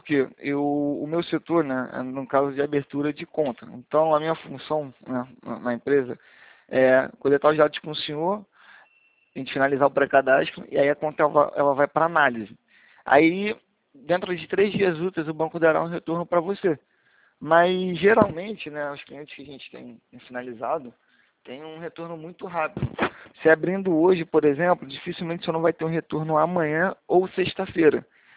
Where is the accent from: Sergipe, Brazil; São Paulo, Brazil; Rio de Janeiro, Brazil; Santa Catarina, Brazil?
Rio de Janeiro, Brazil; Do Rio de Janeiro.